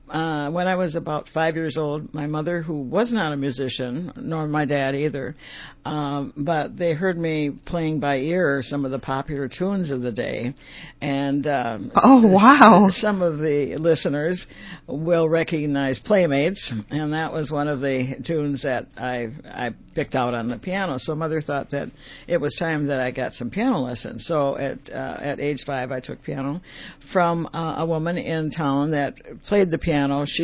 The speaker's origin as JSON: {"language": "English", "town": "Wonewoc", "region": "Wisconsin", "country": "United States", "said": "I'm originally from Wisconsin, a little town called Waniwak. It's down by Toma."}